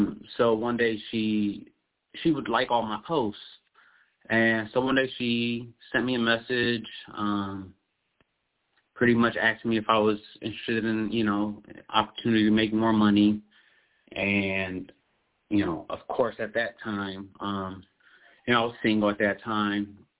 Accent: Cleveland, Ohio, United States; I am from Cleveland, Ohio, married.

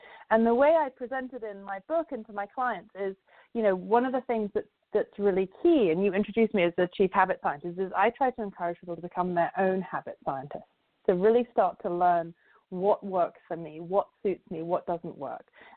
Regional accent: London, United Kingdom; now in Cleveland, United States; I'm a white woman who's 42, I have 3 children, I live in Cleveland, I grew up in London

